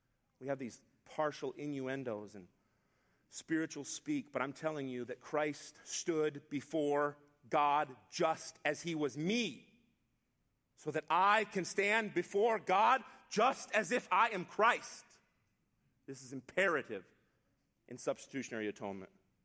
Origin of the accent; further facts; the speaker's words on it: Chicago, Illinois, United States; also born or lived in Watertown; now in Greenwood, United States; I grew up near the Chicago area, then moved to Watertown, Wisconsin, which I thought was like the middle of nowhere, Watertown. And then I moved to Greenwood, Wisconsin.